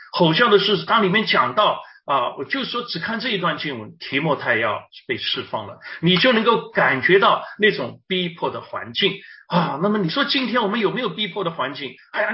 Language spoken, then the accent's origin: Chinese; Shanghai, China; 我是上海人，我很喜欢吃生煎包啊，啊，那么有一次呢，回到上海啊